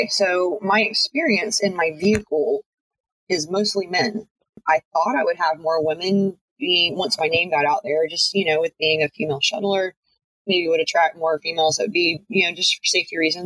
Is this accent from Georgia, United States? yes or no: yes; Stone Mountain, Georgia, United States; I grew up in Stone Mountain, Georgia. We've got this gigantic granite rock that's where we would go hike all the time.